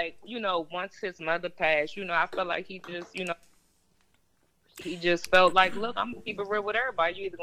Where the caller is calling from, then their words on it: Maryland, United States; I'm calling from Maryland.